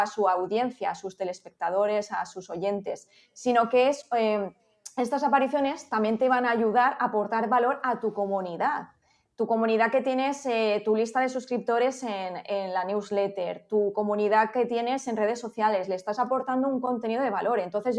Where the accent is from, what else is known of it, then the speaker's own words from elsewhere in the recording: Alcoy, Valencian Community, Spain; moved away as an adult; desde que salí de Alcoy, que salí a estudiar a Barcelona la carrera de periodismo, pues he pasado por Barcelona, por Valencia, por Zaragoza, por Madrid, por Albacete.